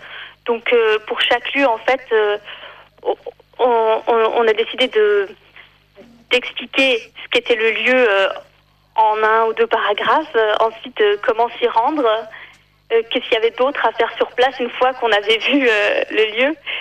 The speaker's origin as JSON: {"language": "French", "region": "Neuchâtel", "country": "Switzerland", "said": "je suis neuchâteloise, même si ça s'entend plus trop parce que j'ai perdu l'accent. Donc j'allais vivre au sud de la France"}